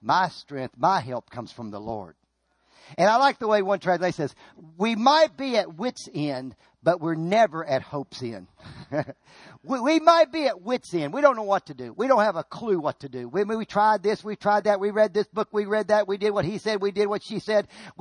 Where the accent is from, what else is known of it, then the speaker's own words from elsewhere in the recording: Tennessee, United States; Yeah, I said, we grew up in Tennessee and we were your average Tennesseans.